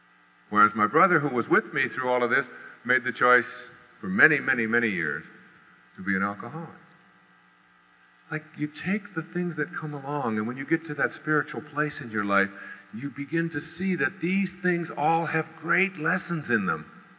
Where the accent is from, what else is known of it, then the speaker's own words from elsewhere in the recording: Detroit, Michigan, United States; doing all the things that were just second nature to me when I was growing up in Detroit, down in the Detroit River.